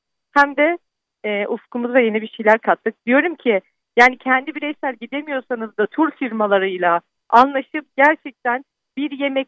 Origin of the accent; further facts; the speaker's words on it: Kastamonu, Turkey; Ben Kastamonuluyum.